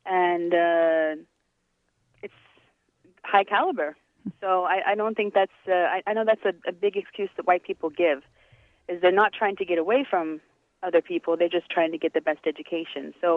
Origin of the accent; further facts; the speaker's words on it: Cincinnati, Ohio, United States; I was raised in Cincinnati in a suburb. I'm white. I was raised in an all-white suburb.